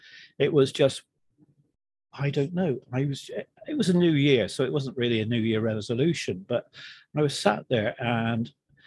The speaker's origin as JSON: {"language": "English", "region": "England", "country": "United Kingdom", "moved": "as an adult", "lives_now": "New Jersey, United States", "said": "I'm actually English, British, if you like, living in New Jersey in the United States."}